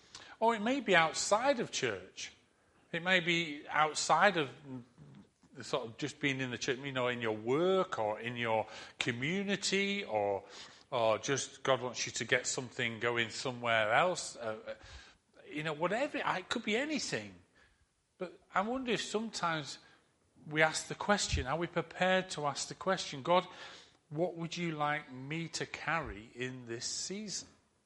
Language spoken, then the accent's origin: English; Harrogate, Yorkshire and the Humber, United Kingdom; I grew up in Harrogate, in a Methodist church in Harrogate